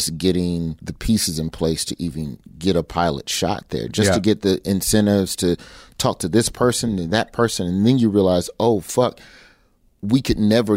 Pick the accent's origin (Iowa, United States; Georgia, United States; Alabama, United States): Alabama, United States; Birmingham; essentially I'm from Birmingham and I'm loved in my state